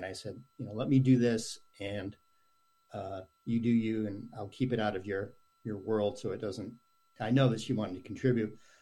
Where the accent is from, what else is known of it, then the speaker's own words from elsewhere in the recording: Massachusetts, United States; I grew up just outside Boston, a small town, small suburb, and it was very generic, and it was great.